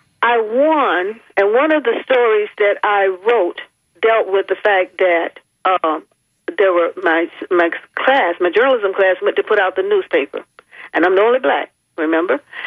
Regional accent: Florida, United States; So the senators are seated there, and so I'm from Florida. So he called on my senior senator

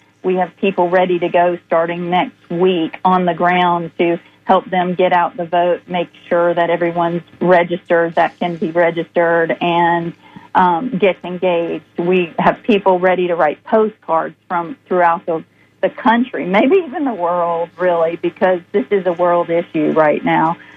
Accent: Georgia, United States; And I'm from Georgia, so I have to give a big shout out to all of the women led by Stacey Abrams

